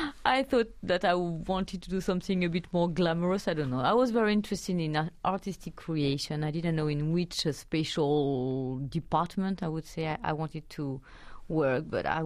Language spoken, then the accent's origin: English; Montluçon, Auvergne-Rhône-Alpes, France; I grew up in Montluçon, which is, I don't know in miles, but in kilometers, it's like 60 kilometers. Yes, and we are from the Auvergne volcanoes